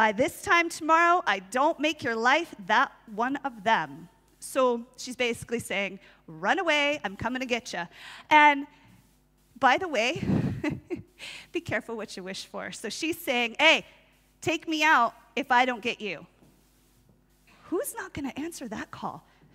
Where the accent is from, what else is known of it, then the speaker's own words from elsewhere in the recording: California, United States; I'm from Southern California, so you guys know all sorts of crazy television series. There's Hollywood. Everything is drama all the time, right? So enter me, the person who grew up in that drama.